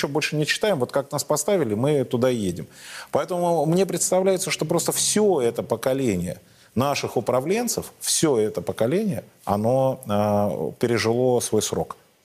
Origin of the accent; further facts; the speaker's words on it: Russia; мы русские не потому, что мы родились в Советском Союзе, а потому, что мы родились в России.